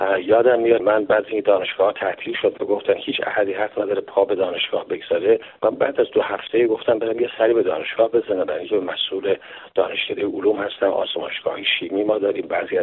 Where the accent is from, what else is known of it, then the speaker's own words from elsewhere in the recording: Iran; now in Canada; من دلم به حال وطنم ایران میسوزه